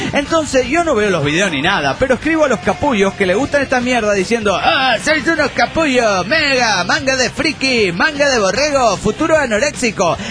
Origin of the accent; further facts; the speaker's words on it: Guatemala; now in United States; tenía planificado ir a Guatemala, mi tierra, a ver a mi novia y a ver a mis cuates